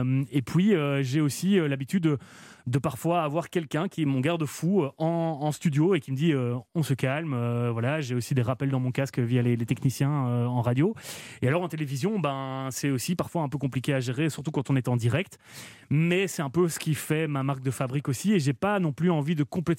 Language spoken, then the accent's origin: French; Belgium; je joue quand même à un niveau de compétition chez moi en Belgique.